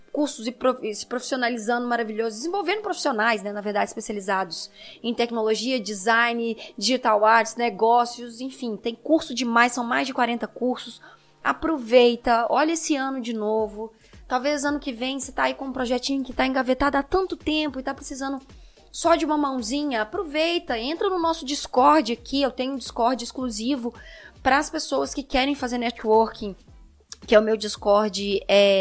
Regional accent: Belo Horizonte, Minas Gerais, Brazil; Óbvio que dá pra perceber o meu sotaque, pra quem tá escutando a primeira vez. Eu sou de Belo Horizonte, eu cresci com uma unidade da SOS perto da minha casa

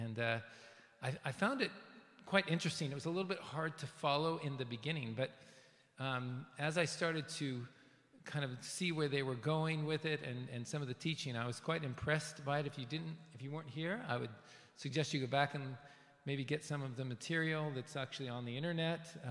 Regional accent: West Coast, United States; And I remember as a secular Jew growing up in the West, on the West Coast of the United States, I used to love youth group.

